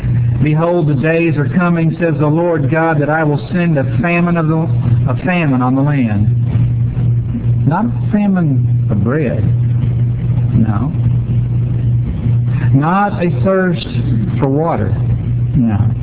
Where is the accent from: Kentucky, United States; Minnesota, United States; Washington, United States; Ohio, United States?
Kentucky, United States; Somerset; In my hometown of Somerset, Kentucky, there's a church with a sign up that says, Jesus Could Return Today.